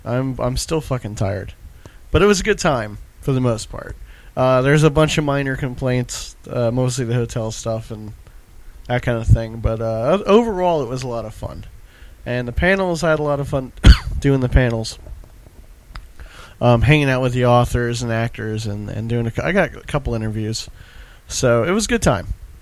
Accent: United States; You know, Guy Fawkes Day is an English thing. We're American.

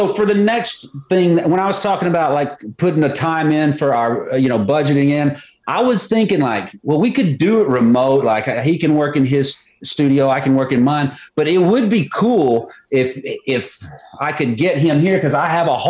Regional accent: Texas, United States; also born or lived in Austin; I grew up in North Texas, north of Dallas, and Dallas is still, if I've been here 13 years, I think Dallas, I'm a Dallas guy, you know, a Dallas Denton guy.

